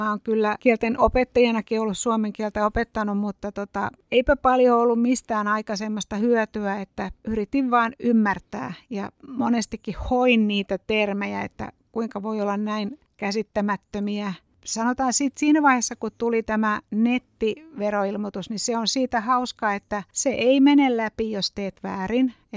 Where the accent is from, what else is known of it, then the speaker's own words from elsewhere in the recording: Tampere, Pirkanmaa, Finland; ja tulen Tampereelta ja viihdyn täällä mökillä ja maaseudulla ja omassa metsässä.